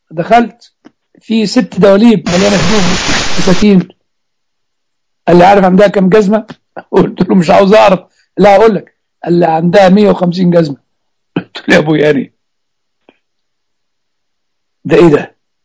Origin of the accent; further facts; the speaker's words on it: Egypt; moved away; واللي ربما موجود عندنا في مصر. طبعا انا ما اعرفش مصر ماشيه ازاي.